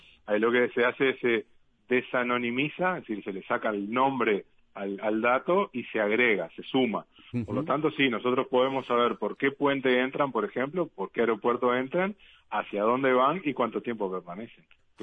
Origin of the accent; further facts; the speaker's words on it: Salta, Argentina; accent: Salta; yo soy salteño y mi idioma salteño se nota hasta en eso.